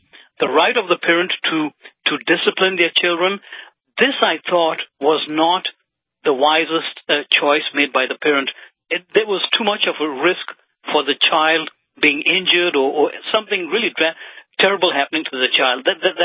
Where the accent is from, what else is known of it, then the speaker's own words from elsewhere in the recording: Kenya; moved away; As a young person, I grew up in East Africa, in Kenya.